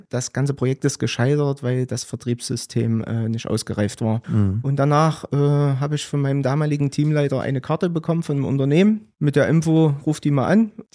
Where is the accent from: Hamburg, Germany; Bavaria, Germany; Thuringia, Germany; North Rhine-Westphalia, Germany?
Thuringia, Germany; Gera; Ich bin gelernter Maurer, bin gebürtiger Gerer, 79er Baujahr